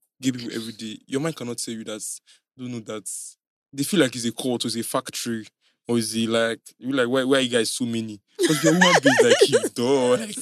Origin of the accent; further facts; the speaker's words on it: East, Nigeria; Lagos, I didn't grow up in Lagos. I came from the East.